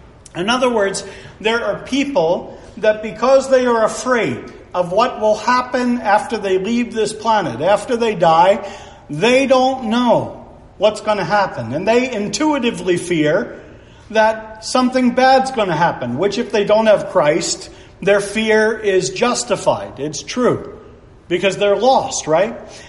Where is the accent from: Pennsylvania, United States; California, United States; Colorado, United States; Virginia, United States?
Pennsylvania, United States; Oh, I'm from Pennsylvania.